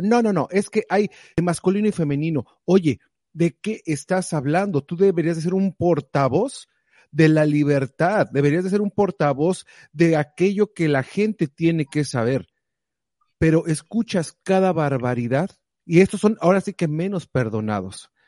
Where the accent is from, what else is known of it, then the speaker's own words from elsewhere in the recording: Mexico; Nosotros todos crecimos en México